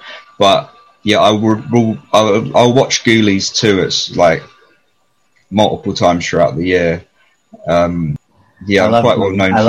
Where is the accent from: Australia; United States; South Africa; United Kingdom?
United Kingdom; East Finchley, London; So I was raised in East Finchley in North London